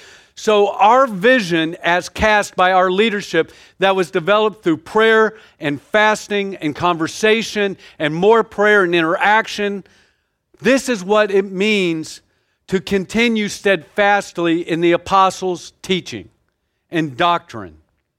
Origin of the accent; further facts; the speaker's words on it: the South, United States; I'm from the South. I don't know if y'all know that or can tell by some of my unusual language.